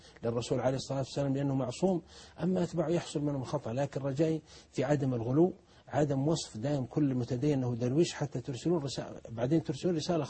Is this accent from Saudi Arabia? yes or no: yes; Saudi Arabia; هل عندنا في السعودية أو في غيرها إن نقيس اللحية بالسنتيمتر